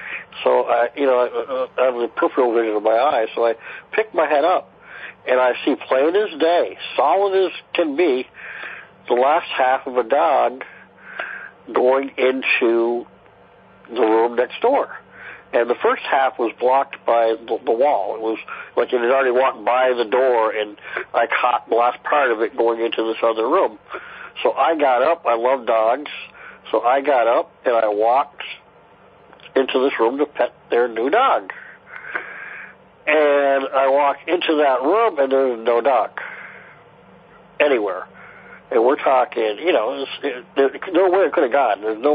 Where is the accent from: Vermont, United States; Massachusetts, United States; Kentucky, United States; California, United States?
Vermont, United States